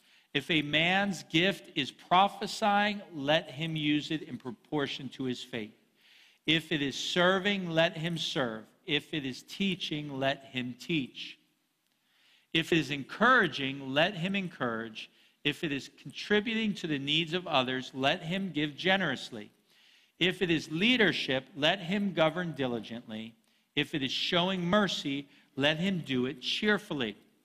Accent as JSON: {"language": "English", "country": "United States", "said": "Now, because we're American Christians, we tend to think very individualistic."}